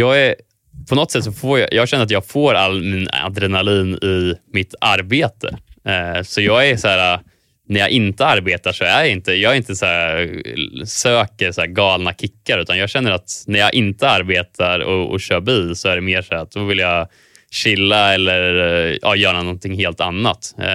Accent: Kumla, Örebro County, Sweden; allting började egentligen med att jag växte upp i Kumla

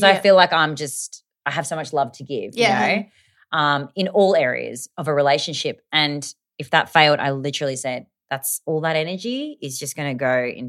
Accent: Australia; now in Los Angeles, United States; Yeah, Australian, okay, cool. But LA now.

